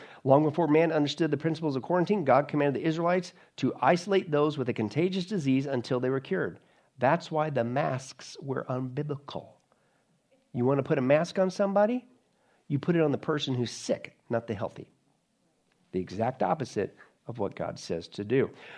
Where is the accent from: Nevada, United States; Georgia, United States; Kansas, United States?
Kansas, United States; when I grew up in Kansas, Some of the older farmers, they still did that.